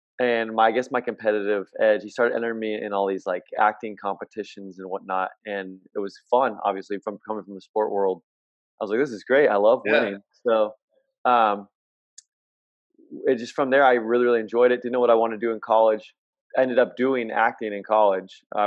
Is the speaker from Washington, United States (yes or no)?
no; California, United States; Like, I grew up in Orange County.